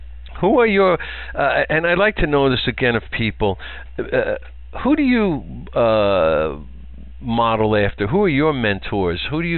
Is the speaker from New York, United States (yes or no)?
yes; New York, United States; Growing up in New York, we saw the results of a motorcycle crash.